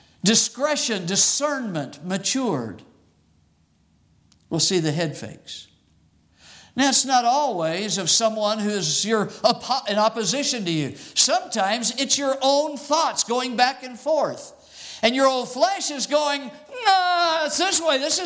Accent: Phoenix, Arizona, United States; I've referred to it because I grew up in Phoenix, and we didn't do an awful lot of it, but we did some.

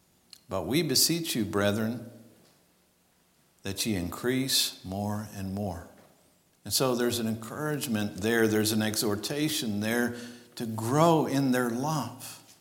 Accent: North Carolina, United States; when we meet people that know Asheville, we're like, well, we're from Inkakamler.

